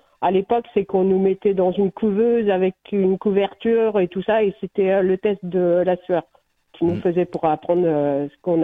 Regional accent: Le Mans, Pays de la Loire, France; now in Poitiers, France; Et donc, moi, je suis originaire du Mans.

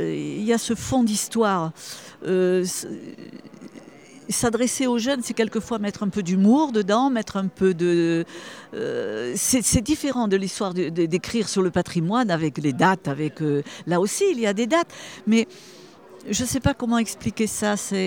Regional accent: Algeria; born there; Dans le pays où je suis née, en Algérie.

